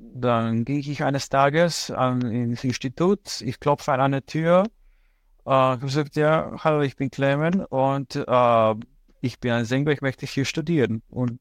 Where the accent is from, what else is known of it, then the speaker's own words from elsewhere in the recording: Slovenia; ich komme aus Slowenien ursprünglich